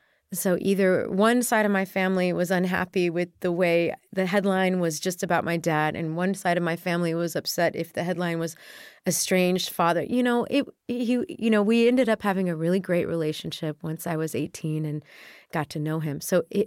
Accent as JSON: {"language": "English", "region": "Texas", "country": "United States", "tie": "born or raised there", "said": "and I grew up in Texas, and I had a really nice childhood with my mom"}